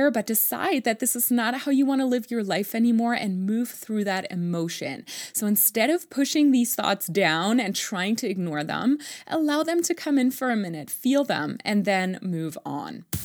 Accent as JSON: {"language": "English", "country": "Germany", "tie": "born or raised there", "said": "And me and my siblings were born and raised in Germany, but my parents, being first generation, they really made sure to keep all the traditions alive."}